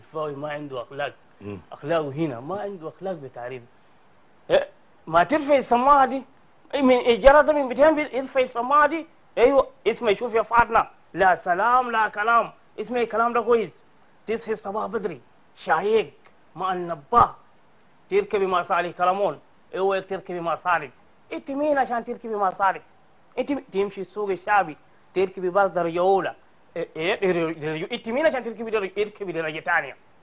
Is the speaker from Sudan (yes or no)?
yes; Halfa, Sudan; أنا من أبناء حلفة.